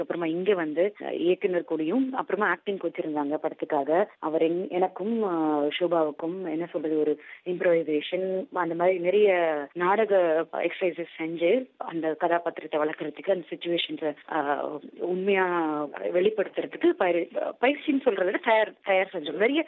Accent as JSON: {"language": "Tamil", "country": "India", "said": "நான் இந்தியன், நான் இந்திய பெண்"}